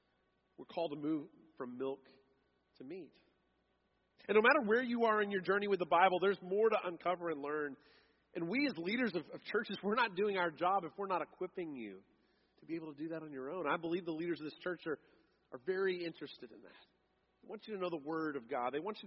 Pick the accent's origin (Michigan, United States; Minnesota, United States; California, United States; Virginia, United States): California, United States; San Diego; I grew up in San Diego, and there certainly wasn't a place in San Diego